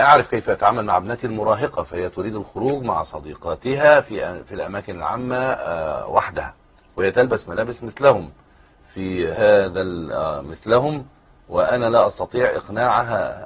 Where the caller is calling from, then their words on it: Sudan; من السودان.